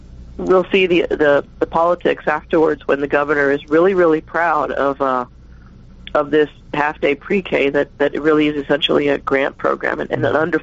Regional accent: El Paso, Texas, United States; I'm from the border. I'm from El Paso, Texas. I'm a border girl

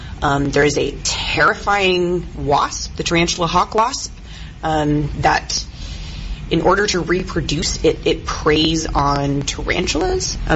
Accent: Midland, Texas, United States; The manuscript is a queer coming of age set in my West Texas hometown. I'm from Midland, Texas

